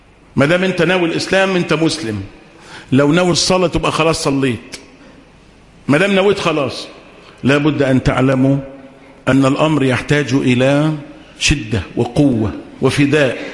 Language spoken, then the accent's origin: Arabic; Egypt; احنا مصريين ناس أهل حريات